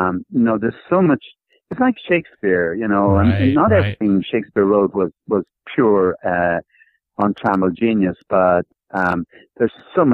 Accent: Dublin, Leinster, Ireland; my experience growing up in Dublin. And like Joyce, I was kind of lower middle class, and like Joyce, I was a Catholic, and like Joyce, I went to the Christian Brothers

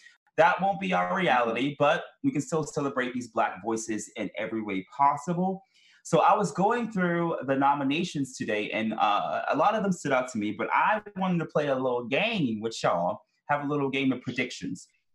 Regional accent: Washington, District of Columbia, United States; I'm from the East Coast, from DC. So I didn't really grow up on too much … to be honest with you. You know, I was more East Coast vibe.

